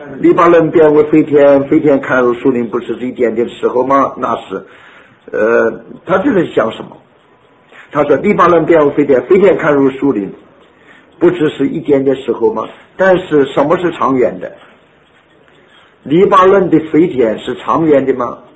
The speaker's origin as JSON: {"language": "Chinese", "country": "China", "said": "圣经上的我们中国人是谁面向什么地方为大？"}